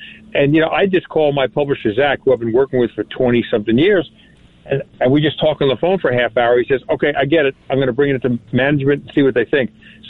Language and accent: English; Holbrook, New York, United States; I'm from Holbrook.